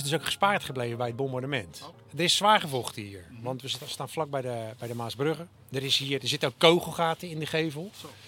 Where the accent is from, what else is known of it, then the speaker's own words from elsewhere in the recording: Rotterdam, South Holland, Netherlands; Ik ben eigenlijk Rotterdammer